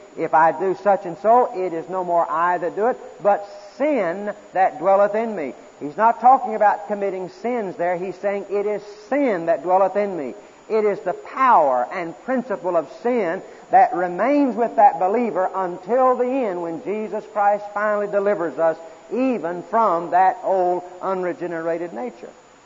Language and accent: English; Fort Smith, Arkansas, United States; When I was growing up in Fort Smith, Arkansas, we had a fellow in our town